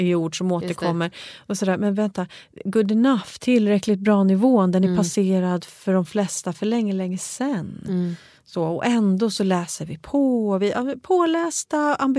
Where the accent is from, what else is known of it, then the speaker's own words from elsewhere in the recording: Sweden; det är ju någonting som vi som svenskar då, eller boendes här i Norden, kan åka dit och reflektera kring